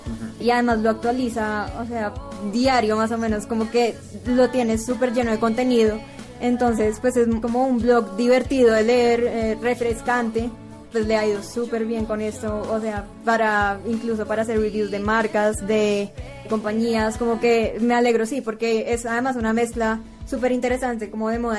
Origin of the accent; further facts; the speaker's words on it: Bogotá, Colombia; born there; mi familia es santanderiana. O sea, claro, yo nací en Bogotá, pero, sí, toda mi familia es de allá